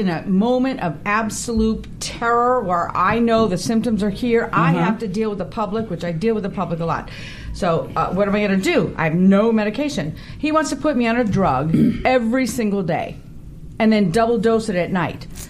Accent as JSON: {"language": "English", "country": "Ireland", "said": "Guess I am, yes. I'm Irish."}